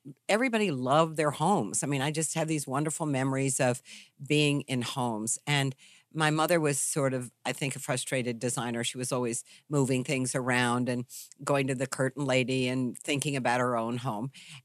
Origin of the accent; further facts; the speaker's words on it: Charlottesville, Virginia, United States; You know, I grew up in Virginia, in Charlottesville, Virginia.